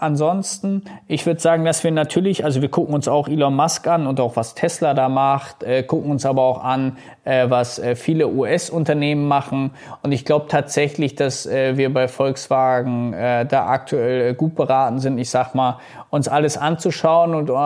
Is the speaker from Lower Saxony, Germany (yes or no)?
yes; Wolfsburg, Lower Saxony, Germany; Bin gebürtiger Wolfsburger